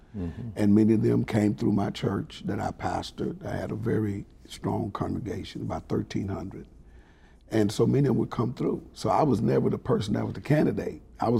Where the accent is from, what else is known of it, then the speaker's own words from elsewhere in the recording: Houston, Texas, United States; I grew up right here in Third Ward, Houston, Texas, near University of Houston community.